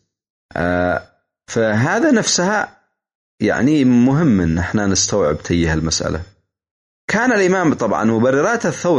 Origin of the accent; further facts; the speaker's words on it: Yemen; مثل ما كان يسوي النظام السابق عندنا في اليمن.